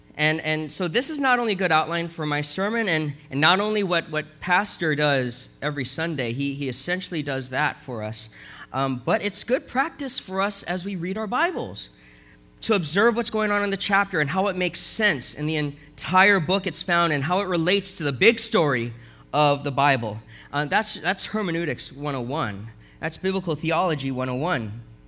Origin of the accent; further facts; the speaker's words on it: Hawaii, United States; I'm from Oahu, and every time I go back, I always look to see if there's stuff that I remember from my childhood.